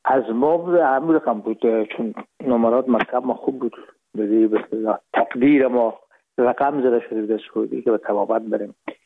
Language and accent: Persian; Herat, Afghanistan; moved away as an adult; now in Hamburg, Germany; از هرات از طریق زمینی داخل مرز ایران شدیم، از مرز ایران گذاشتیم و داخل پاکستان و از پاکستان دو قاچقی آمدیم با آلمان.